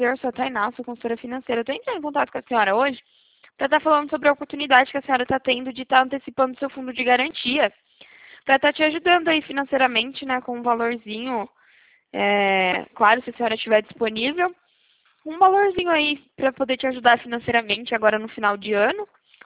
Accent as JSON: {"language": "Portuguese", "region": "São Paulo", "country": "Brazil", "said": "Eu sou de São Paulo."}